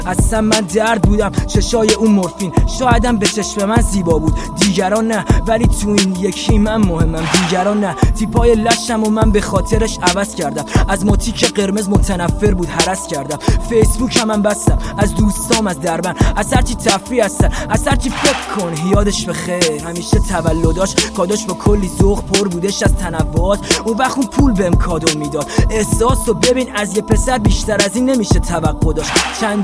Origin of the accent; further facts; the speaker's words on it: Iran; من یه ایرانیم متولد وطن، یه دختر با خانواده متکبر و سهل.